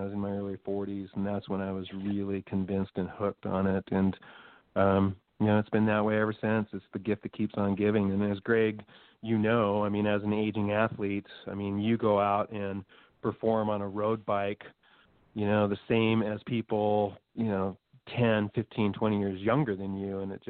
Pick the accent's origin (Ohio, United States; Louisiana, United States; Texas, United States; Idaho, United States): Idaho, United States; My parents were going through their end-of-life journey back in my hometown, so I left my little mountain town. I came back to southeastern Idaho to help them through that.